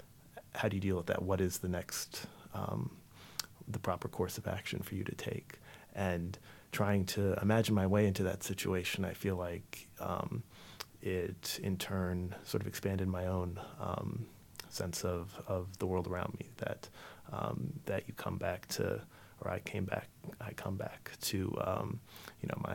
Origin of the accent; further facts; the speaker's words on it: United States; me speaking personally as an American, I feel, you know, enormously blessed to live in a place where the only time we really experience that kind of violence is on the television screen